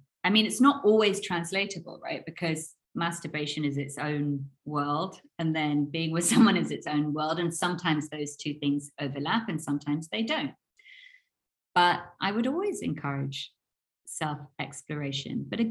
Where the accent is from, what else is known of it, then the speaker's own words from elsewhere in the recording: United Kingdom; because we're British, we can talk about it